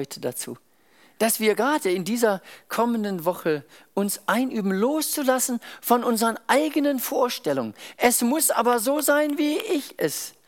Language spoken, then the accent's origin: German; South Africa; Ich bin in Südafrika aufgewachsen.